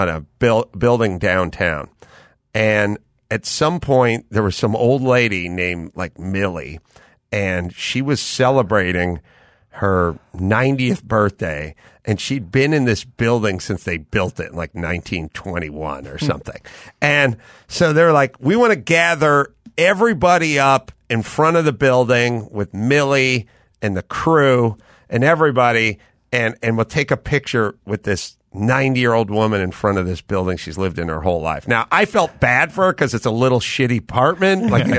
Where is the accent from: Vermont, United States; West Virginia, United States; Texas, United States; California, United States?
California, United States; North Hollywood; And then I'm from North Hollywood, so I'm like, well, everyone from New Zealand is fun nuts.